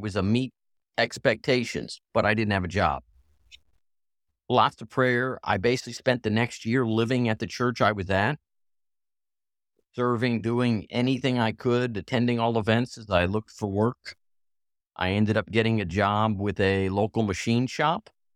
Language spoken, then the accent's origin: English; Hawaii, United States; growing up in Hawaii, my parents didn't stress race.